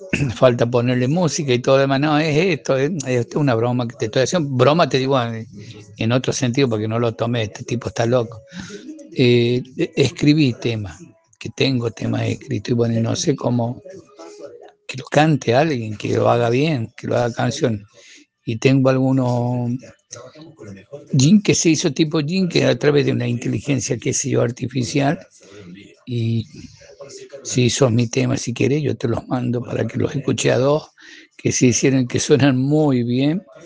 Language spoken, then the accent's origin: Spanish; La Rioja, Argentina; Soy de La Rioja.